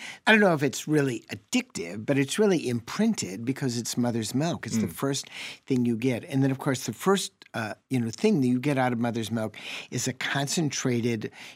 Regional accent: Wisconsin, United States; And whether or not we're addicted to cheese, I'm from the Dairy State. This addiction powers our economy.

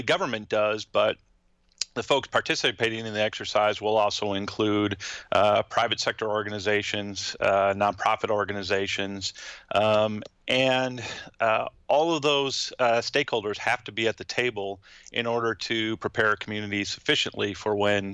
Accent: North Fond du Lac, Wisconsin, United States; I did tell your folks yesterday when you contacted me that I was from North Fond du Lac.

